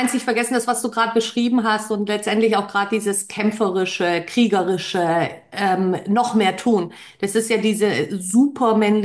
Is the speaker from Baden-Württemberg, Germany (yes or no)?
yes; Baden-Württemberg, Germany; ich komme aus dem Schwabenland, einfach auch ein bisschen knausrig bin.